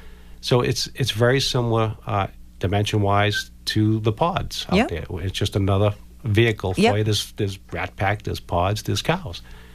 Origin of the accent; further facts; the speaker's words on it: Weymouth, Massachusetts, United States; I go down to my local store in Weymouth. I'm from Weymouth.